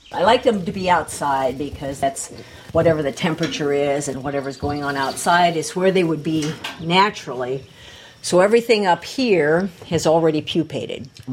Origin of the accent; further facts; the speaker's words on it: Iowa, United States; I'm a retired UPS driver. I'm from Central Iowa.